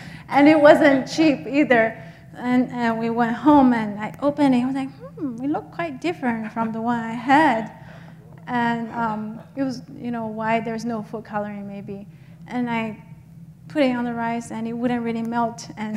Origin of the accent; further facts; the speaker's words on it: China; because I grew up in China